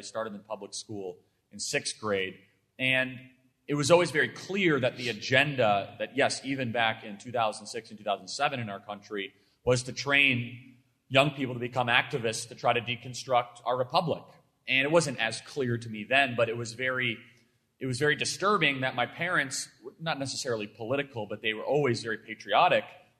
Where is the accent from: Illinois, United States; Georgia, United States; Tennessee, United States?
Illinois, United States; Chicago; As far as my upbringing, born and raised in Chicago, Illinois. Anyone from Chicago here? It's a great place to be from.